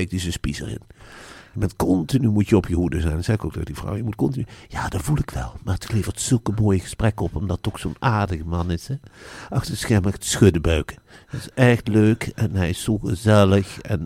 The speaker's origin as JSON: {"language": "Dutch", "town": "Velp", "region": "Gelderland", "country": "Netherlands", "said": "Ik kwam heel bleu eigenlijk uit Arnhem-Velp in Nijmegen wonen."}